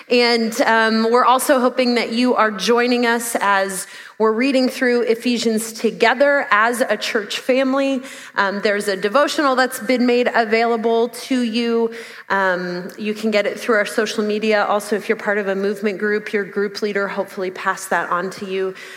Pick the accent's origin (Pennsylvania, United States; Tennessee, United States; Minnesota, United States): Pennsylvania, United States; I grew up in Pennsylvania.